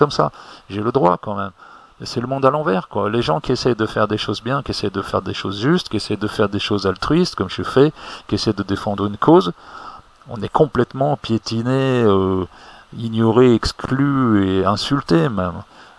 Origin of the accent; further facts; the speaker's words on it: France; moved away; Moi, je suis français, même si je vis plus en France, je suis français.